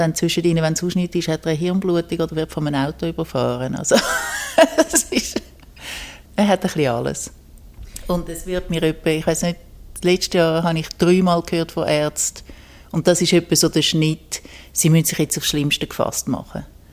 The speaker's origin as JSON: {"language": "German", "region": "Zurich", "country": "Switzerland", "said": "Ich komme recht regelmäßig auf Zürich und sehe das immer noch auch als meine Heimat da."}